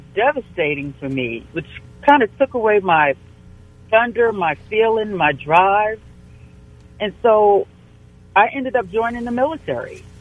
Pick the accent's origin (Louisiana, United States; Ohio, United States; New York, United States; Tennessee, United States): New York, United States; I'm originally from New York, and I tell you what, it was a culture shock for me, too.